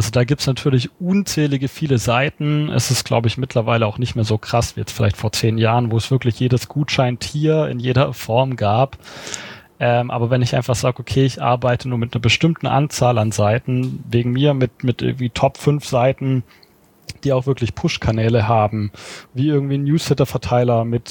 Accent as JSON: {"language": "German", "region": "Baden-Württemberg", "country": "Germany", "said": "ich als Schwabe"}